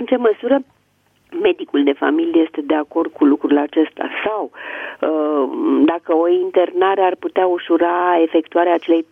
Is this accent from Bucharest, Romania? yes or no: yes; Bucharest, Romania; de sunt din București